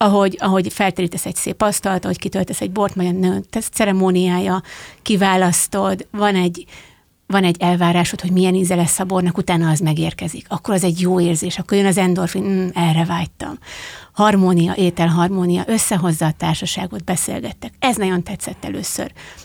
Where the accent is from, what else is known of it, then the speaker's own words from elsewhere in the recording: Heves, Hungary; Egermellől származom